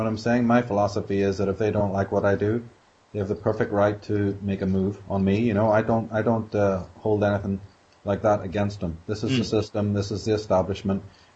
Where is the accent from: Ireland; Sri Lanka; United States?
Ireland; back then in the good old days when I grew up in Ireland